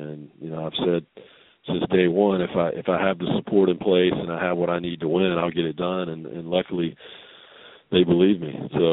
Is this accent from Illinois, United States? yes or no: no; Hickory, North Carolina, United States; I'm from Hickory, North Carolina.